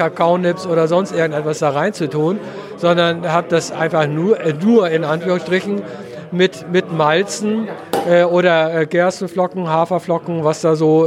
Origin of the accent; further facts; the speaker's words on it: Northern Germany, Germany; Und so als Norddeutscher, wo man ja hauptsächlich, naja, macht man einen Pilz, ne?